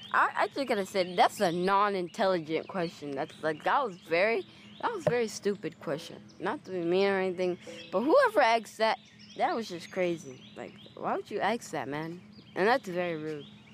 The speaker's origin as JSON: {"language": "English", "country": "United States", "said": "I'm from the United States, right? I told someone I'm from the United States."}